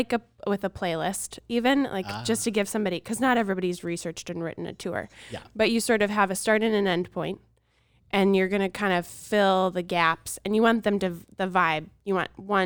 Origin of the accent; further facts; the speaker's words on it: Madison, Wisconsin, United States; also born or lived in Philadelphia; I'm from the Midwest, but I lived in Philly for 5 years.